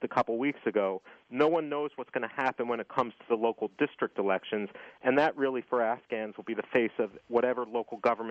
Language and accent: English; Philadelphia, Pennsylvania, United States; Phone call from my hometown of Philadelphia.